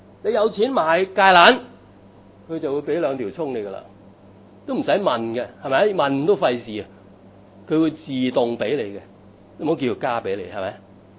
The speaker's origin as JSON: {"language": "Cantonese", "country": "Hong Kong", "said": "我哋香港人食嘢係咪？"}